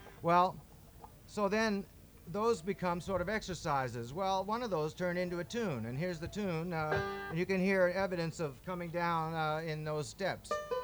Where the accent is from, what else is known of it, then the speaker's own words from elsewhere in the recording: Massachusetts, United States; born there; Well, Arab is in Alabama, and that's where my mother came from. And but I was born in the Bay State, Massachusetts, and seemed kind of symmetrical to me.